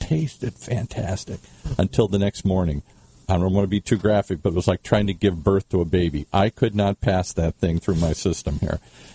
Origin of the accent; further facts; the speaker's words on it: Midwest, United States; now in California, United States; Grew up in the Midwest. Red meat, meat and potatoes. I'm Irish. I grew up in the Midwest. Double whammy. That's all we ever had. And when I came to California...